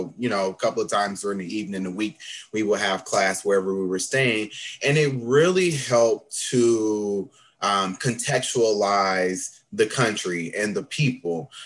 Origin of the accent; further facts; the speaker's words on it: Flint, Michigan, United States; I'm from Flint is a predominantly Black city